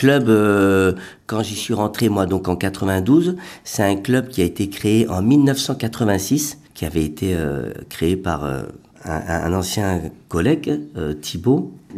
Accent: Paris, Île-de-France, France; Je viens de Paris, donc grandi dans les cités, dans ces époques où il y avait tous ces jeunes là qui se cherchaient, et on a tous grandi au milieu de la drogue et compagnie là.

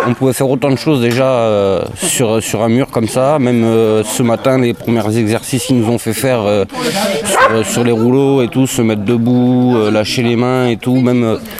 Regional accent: Bordeaux, Nouvelle-Aquitaine, France; Moi, je viens de Bordeaux.

